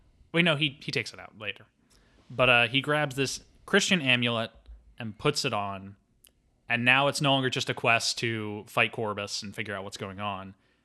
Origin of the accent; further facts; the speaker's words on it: Philadelphia, Pennsylvania, United States; And I'm from Philadelphia for context, because I guess we're just saying where we're from now.